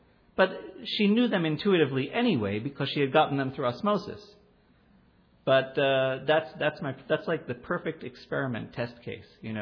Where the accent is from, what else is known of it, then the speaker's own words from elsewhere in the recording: New York, United States; now in Alon Shvut, Israel; Like I grew up in New York, which is not a shtetl. But my kids are growing up in a shtetl. Like we live in Alon Shvut.